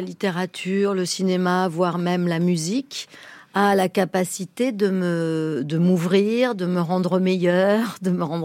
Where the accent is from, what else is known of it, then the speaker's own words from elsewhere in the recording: Oran, Oran Province, Algeria; also born or lived in Rouen, France; Non, je ne suis pas née à Oran, mais j'y suis arrivée à 3 semaines.